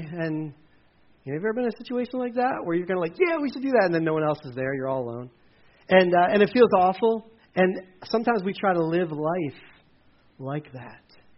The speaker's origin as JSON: {"language": "English", "region": "Delaware", "country": "United States", "tie": "born or raised there", "said": "Anyway, I grew up in Delaware, by the way."}